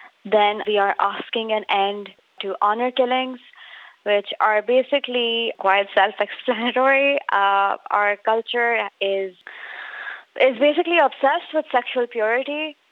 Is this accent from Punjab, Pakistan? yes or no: no; Karachi, Sindh, Pakistan; I'm from Karachi. So Karachi is one of the cities of Pakistan, and we are in Sindh, which is a province.